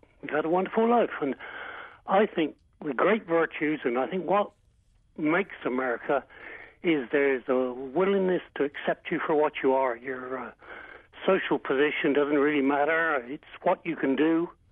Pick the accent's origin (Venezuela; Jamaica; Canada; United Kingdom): United Kingdom; England; moved away as an adult; now in Texas, United States; My wife and I emigrated some 60 years ago from England and to Texas.